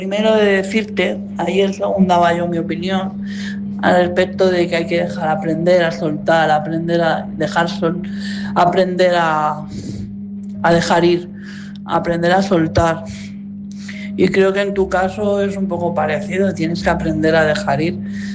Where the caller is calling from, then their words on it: Madrid, Community of Madrid, Spain; de Madrid.